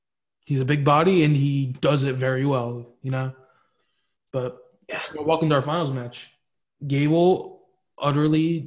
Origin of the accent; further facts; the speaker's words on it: New Jersey, United States; Kazar is a Jersey guy. I'm from Jersey.